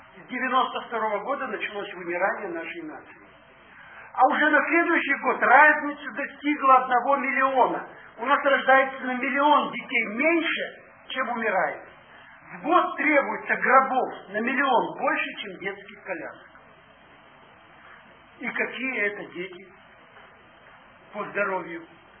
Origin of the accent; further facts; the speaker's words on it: Siberia, Russia; Вам-то не объяснили, мы же здесь сибиряки, мы не знаем, что есть технические сорта винные